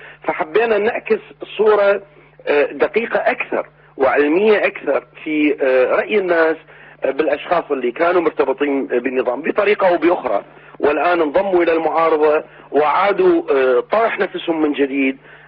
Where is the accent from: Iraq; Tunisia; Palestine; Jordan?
Iraq; لكنه احنا كعراقيين ومن خلال هذا المنبر